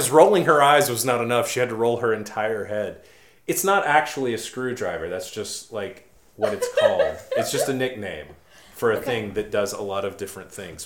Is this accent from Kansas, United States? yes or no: no; Mississippi, United States; I'm from Mississippi, not Alabama.